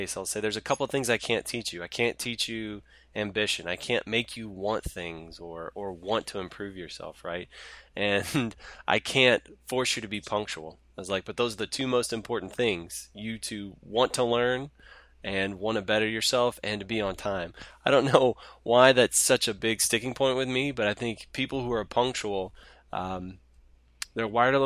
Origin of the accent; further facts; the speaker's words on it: Waco, Texas, United States; I grew up in Waco, Texas.